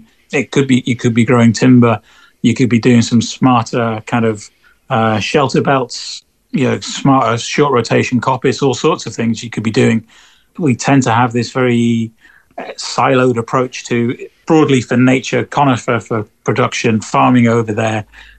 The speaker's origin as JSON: {"language": "English", "region": "Wales", "country": "United Kingdom", "tie": "born or raised there", "said": "where I grew up in North Wales, lots of people did farm work and they did forestry work. I didn't come from a farming background"}